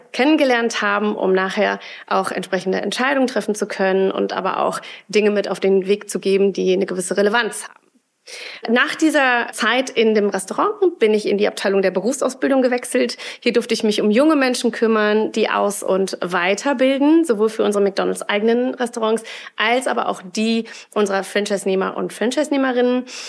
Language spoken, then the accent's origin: German; Duisburg, North Rhine-Westphalia, Germany; ich bin ja ein Kind des Ruhrgebiets, bin in Duisburg geboren und aufgewachsen.